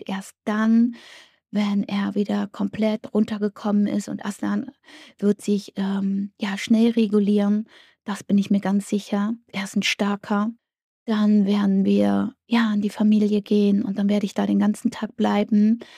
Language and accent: German; Germany; born there; Und ich bin stolz darauf, dass er da leben wird, wo ich geboren bin.